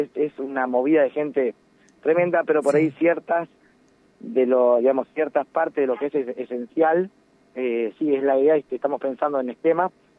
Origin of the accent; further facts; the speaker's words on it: La Pampa, Argentina; si bien somos argentinos, pampeanos